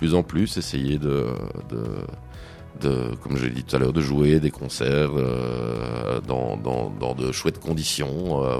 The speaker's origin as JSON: {"language": "French", "town": "Louvain-la-Neuve", "region": "Wallonia", "country": "Belgium", "said": "On est originaire de Louvain-la-Neuve."}